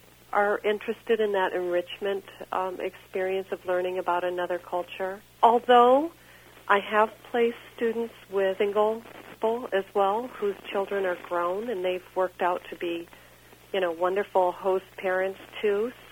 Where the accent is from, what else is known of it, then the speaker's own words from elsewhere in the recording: Quad Cities, United States; Actually, I've lived throughout Iowa. I'm from the Quad Cities, and I've had a chance to spend some time in Pella.